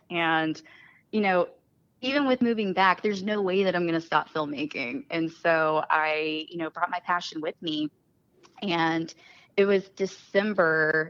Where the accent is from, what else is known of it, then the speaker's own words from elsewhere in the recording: Fayetteville, Arkansas, United States; born there; Yeah, I actually I was born in Fayetteville.